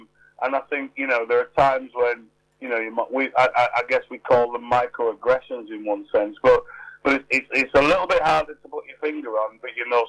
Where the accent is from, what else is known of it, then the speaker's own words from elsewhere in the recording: Bradford, Yorkshire and the Humber, United Kingdom; born there; I was born in Bradford and my sister was born in Jamaica.